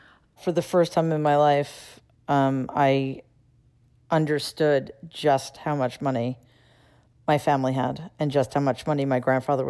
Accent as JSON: {"language": "English", "town": "Queens", "region": "New York", "country": "United States", "tie": "born or raised there", "said": "I grew up in Jamaica, so we didn't, I had the..."}